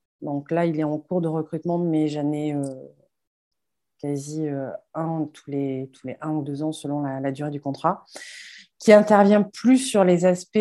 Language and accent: French; Toulouse, Occitanie, France; Je suis originaire de Toulouse, ce qui risque de s'entendre un tout petit peu.